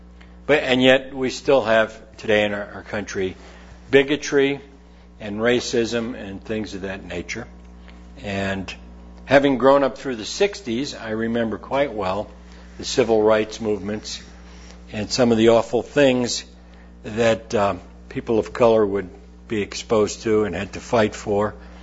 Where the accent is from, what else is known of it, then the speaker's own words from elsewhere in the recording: New York, United States; Growing up in New York, I was exposed to other individuals from many different ethnic backgrounds